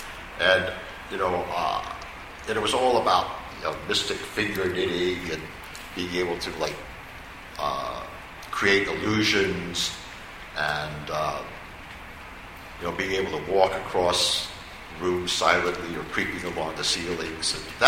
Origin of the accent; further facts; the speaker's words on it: New York City, New York, United States; I grew up in New York City, And, you know, our only touchstone to, my only touchstone to my Japanese American culture was that there was a Japanese American Buddhist church